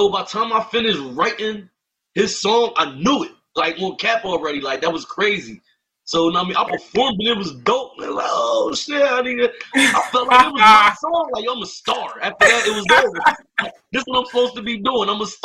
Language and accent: English; Camden, New Jersey, United States; You know, I'm from Camden.